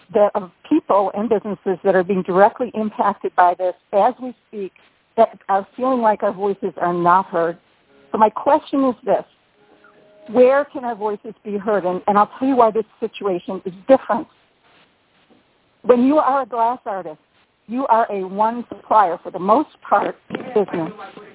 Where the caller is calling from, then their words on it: Ann Arbor, Michigan, United States; I'm calling from Ann Arbor, Michigan.